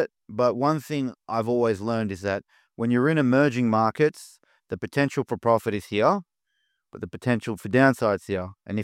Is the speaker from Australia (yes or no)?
yes; Australia; as an Australian, knowing how expensive it is to live there